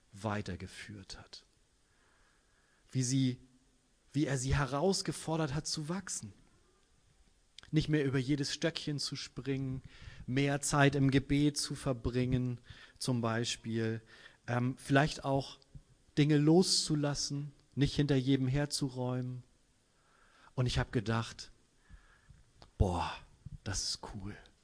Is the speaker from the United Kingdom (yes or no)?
no; Germany; Wir haben als Deutsche unheimlich Angst vor Veränderungen.